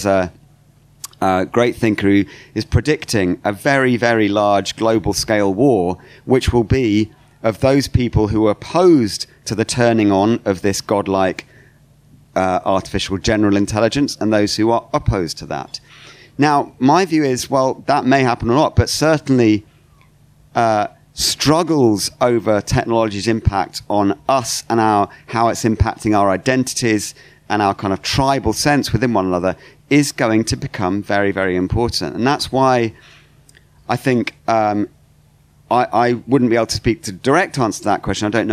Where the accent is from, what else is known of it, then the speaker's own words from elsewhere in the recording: Sheffield, Yorkshire and the Humber, United Kingdom; born there; I was born in Sheffield, but I grew up in a kind of near a coal mining village.